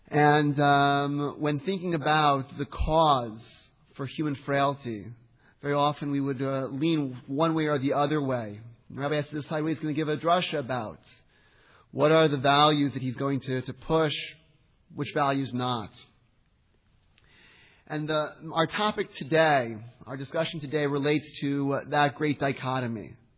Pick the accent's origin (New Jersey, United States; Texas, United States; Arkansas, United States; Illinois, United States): New Jersey, United States; when I tell this guy that I'm a rabbi from New Jersey, is he going to let me into the country?